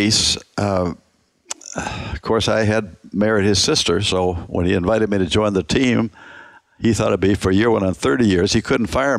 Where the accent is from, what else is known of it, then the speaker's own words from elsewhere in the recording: Toronto, Ontario, Canada; I joined Billy's team in my hometown of Toronto in 1955.